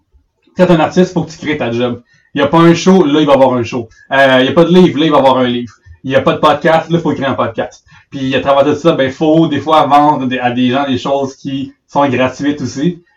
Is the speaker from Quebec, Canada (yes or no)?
yes; La Prairie, Quebec, Canada; now in Montreal, Canada; Oui, en fait je viens de Montréal, actuellement, mais j'ai grandi à la prairie.